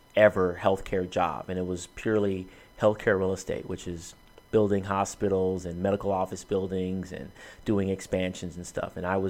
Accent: Compton, California, United States; now in Long Beach, United States; So I'm born and raised in Compton. I live in Long Beach, which is adjacent to Compton.

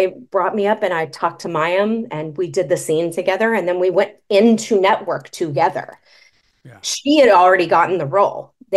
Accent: New York, United States; And being a New Yorker, or being, you know, being from the East Coast, just being an East Coast girl, like I talk quickly. It's, you know, I've lived in the South now for 17 years.

